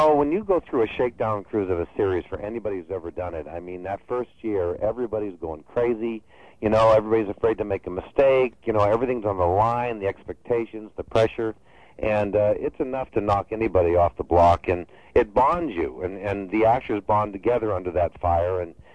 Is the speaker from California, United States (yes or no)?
yes; Santa Monica, California, United States; born there; also born or lived in New York; And I was born in Santa Monica. So, I mean, essentially I've been a West Coast boy, although I went back to New York for 4 years